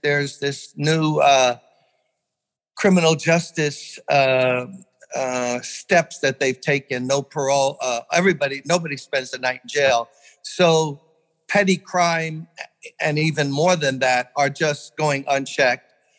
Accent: Brooklyn, New York, United States; I'm born and raised in Brooklyn.

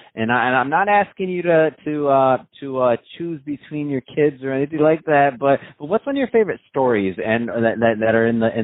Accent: Michigan, United States; I'm from Michigan, and I still remember seeing him.

